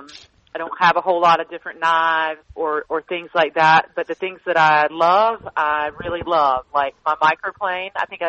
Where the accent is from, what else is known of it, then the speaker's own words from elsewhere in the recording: the South, United States; I'm this 23-year-old country girl who knew that I grew up in the South.